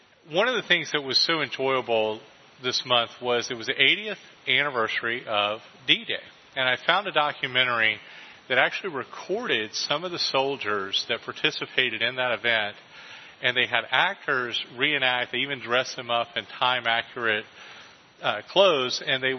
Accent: Tampa, Florida, United States; Where I grew up in Tampa, it's a military town.

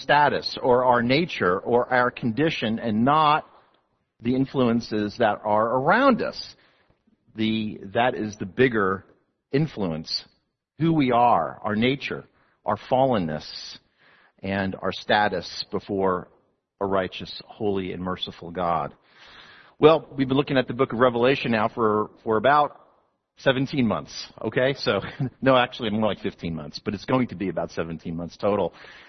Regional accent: New Jersey, United States; If you've ever been to the beach, growing up in New Jersey, we would go to the Jersey Shore.

